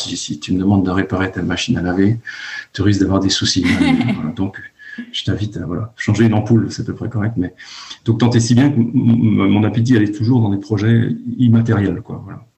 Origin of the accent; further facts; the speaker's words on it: Brittany, France; Moi, je suis breton, comme je te l'expliquais, j'ai grandi en Bretagne